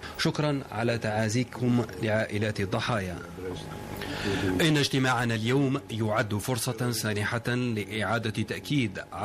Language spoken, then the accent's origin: Arabic; Algeria; إن بلدي الجزائر